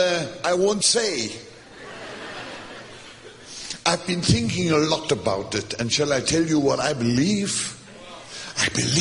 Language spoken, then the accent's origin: English; Hamburg, Germany; When I was a teenager, I grew up in West Germany. We became refugees, landed in West Germany. I grew up in the city of Hamburg. Later on, I lived in the city of Frankfurt. But I'm neither a Hamburger nor a Frankfurter.